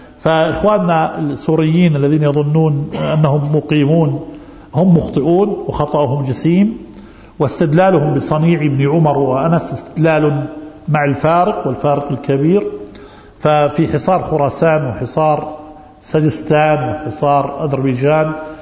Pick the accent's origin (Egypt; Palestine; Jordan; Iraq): Jordan; جاءوا بلادنا الأردن